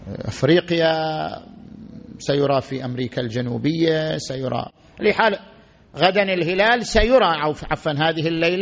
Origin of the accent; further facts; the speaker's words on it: Qatif, Eastern Province, Saudi Arabia; أنا من أهل القطيف وعندي وكالة عن الفقراء الموجودين في البحرين، فأنا أقبض عنهم وأنا داخل القطيف